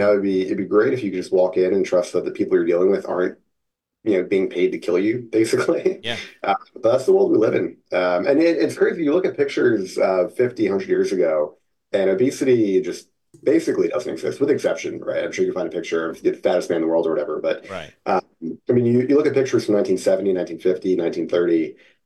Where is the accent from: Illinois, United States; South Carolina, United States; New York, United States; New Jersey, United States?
New Jersey, United States; I grew up in Jersey, factories in Jersey, so like in the area.